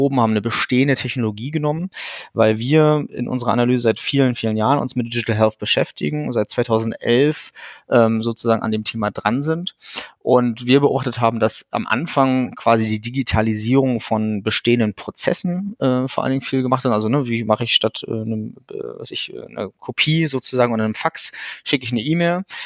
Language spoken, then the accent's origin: German; Rostock, Mecklenburg-Vorpommern, Germany; ich bin ein gebürtiges Nordlicht. Ich komme also aus Rostock, komme aus einer Medizinerfamilie